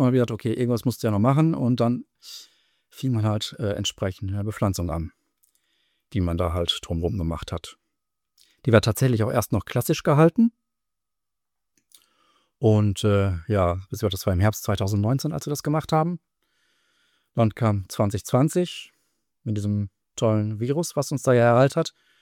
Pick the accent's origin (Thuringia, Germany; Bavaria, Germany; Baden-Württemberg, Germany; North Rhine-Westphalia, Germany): North Rhine-Westphalia, Germany; Gütersloh; Also ich komme halt aus Gütersloh, und der Ortsteil, in dem wir hier wohnen, der heißt Hollen.